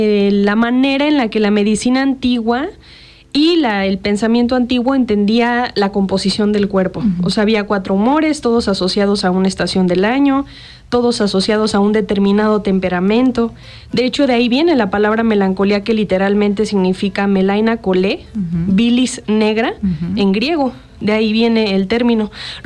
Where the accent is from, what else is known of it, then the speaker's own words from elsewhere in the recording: State of Mexico, Mexico; now in Cuernavaca, Mexico; Yo soy del Estado de México, de la zona como Ecatepec, Tultepec, toda esa zona. Pero ya tengo, van a ser este año 4 años que vivo aquí en Cuernavaca.